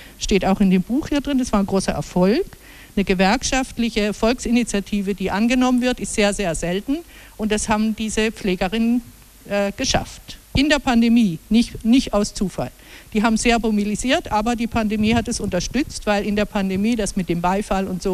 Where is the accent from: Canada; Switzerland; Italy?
Switzerland; auch bei uns in der Schweiz.